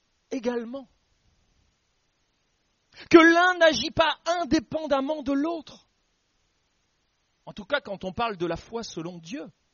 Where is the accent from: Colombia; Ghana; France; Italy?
France; Normandy; Je connais des gens là par chez moi en Normandie